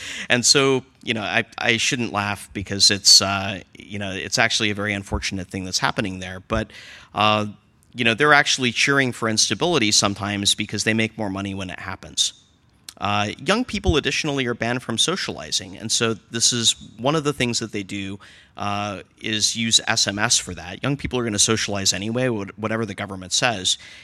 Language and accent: English; Washington, United States; even in my home state of Washington